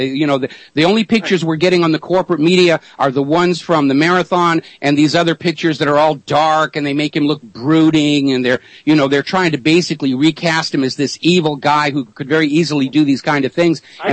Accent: Watertown, Massachusetts, United States; also born or lived in Boston; I was born in Boston, but for the first few years of my life, I did live in Watertown.

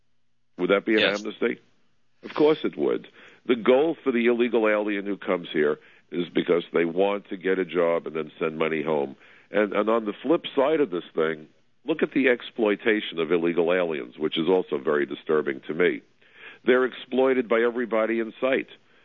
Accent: New York City, New York, United States; New York is the safest big city in America. I am a New Yorker.

